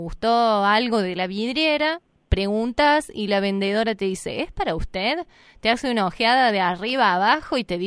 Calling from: Buenos Aires, Argentina; de Capital.

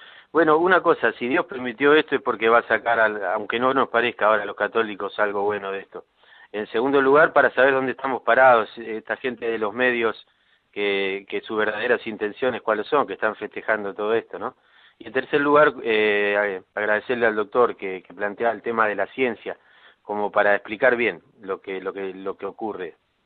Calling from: Berazategui, Buenos Aires Province, Argentina; de Berazategui.

